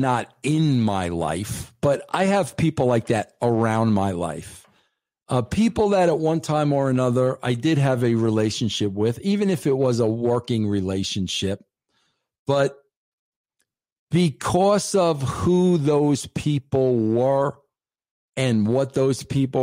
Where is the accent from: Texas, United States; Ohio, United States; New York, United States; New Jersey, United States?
New York, United States; accent: New York; Floored. That's my New York accent. Floored.